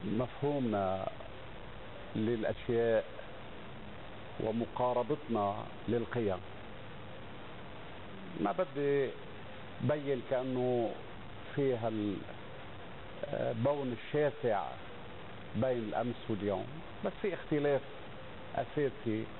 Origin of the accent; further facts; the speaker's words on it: Lebanon; الحق علينا نحن كلبنانيين